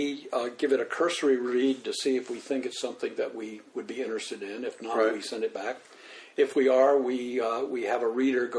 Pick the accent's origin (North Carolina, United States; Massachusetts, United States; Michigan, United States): North Carolina, United States; now in New York City, United States; And I'm actually from Wilkes County, just a little over that way.